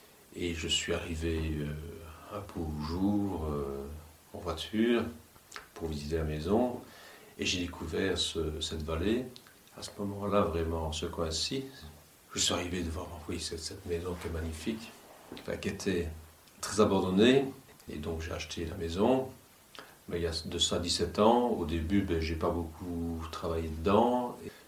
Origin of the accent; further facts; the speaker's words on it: Wallonia, Belgium; now in France; D'origine je suis belge, du sud-est de la Belgique. Je suis arrivé dans le sud-est de la France